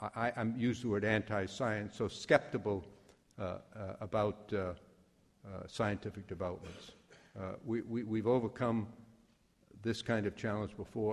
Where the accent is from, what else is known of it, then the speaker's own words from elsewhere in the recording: Waterville, Maine, United States; I grew up in Waterville. My mother was an immigrant. She couldn't read or write. My father was the orphan son of immigrants.